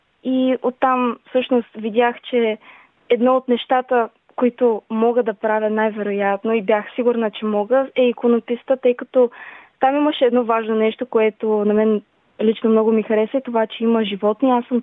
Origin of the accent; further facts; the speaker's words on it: Sliven, Sliven Province, Bulgaria; на 18 години съм, от град Сливен.